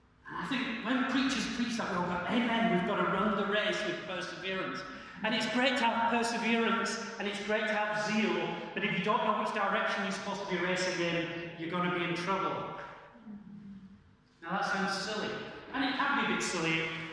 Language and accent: English; South Africa; accent: English; And I know this town is very Afrikaans, so please bear with me in my English accent.